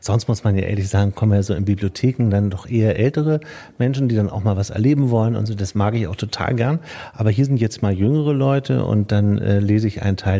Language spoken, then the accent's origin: German; Hamburg, Germany; ich komme eigentlich aus Hamburg und habe da auch lange Radio gemacht und lieb auch diese Stadt, aber ich bin vor fast 20 Jahren aufs Land gezogen.